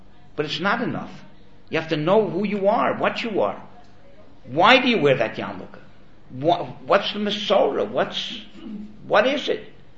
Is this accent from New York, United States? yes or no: no; Miami, Florida, United States; I once went back to Miami. I was a rabbi there for many years. I grew up in Miami.